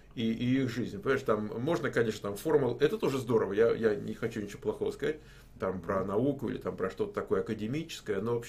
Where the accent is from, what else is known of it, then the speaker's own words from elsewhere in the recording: Moscow, Russia; moved away as an adult; Первые 34 года я жил в Москве. Я родился в Москве, жил в Москве. Родители у меня оба с Украины. Отец из-под Житомира, мама из Кременчуга, Полтавской области.